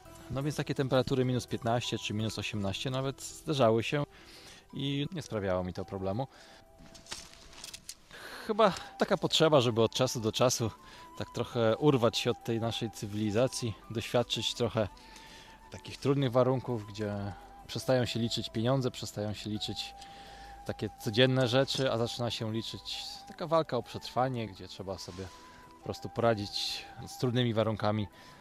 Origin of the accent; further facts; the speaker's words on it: Lower Silesian Voivodeship, Poland; moved away; W ogóle pochodzę z Dolnego Śląska i wyjechałem z Polski już 15 lat temu i nie miałem zamiaru wracać